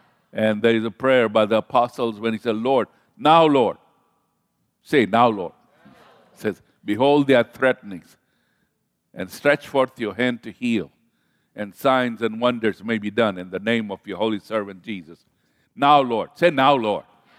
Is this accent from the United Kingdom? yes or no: no; Kenya; I love to see. I was raised up in Kenya on the shoreline.